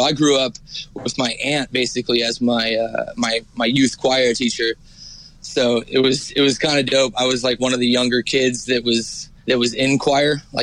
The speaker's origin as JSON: {"language": "English", "region": "California", "country": "United States", "tie": "born or raised there", "also_born_or_lived": "Provo, Utah", "said": "No, so basically all I remember from growing up is California. Like, I was born in Provo, Utah. I was a BYU baby. I grew up in an LDS family."}